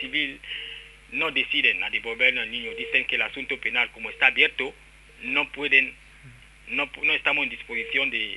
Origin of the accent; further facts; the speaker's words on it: Cameroon; now in Spain